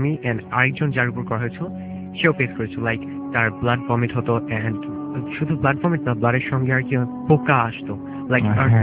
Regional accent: Kushtia, Khulna Division, Bangladesh; আমার home town হচ্ছে কুষ্টিয়া

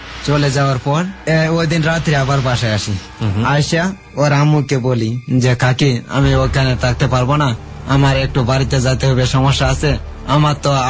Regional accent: Barhatta, Mymensingh Division, Bangladesh; পরে আমি বললাম যে আমার বাড়ি বারহাটা।

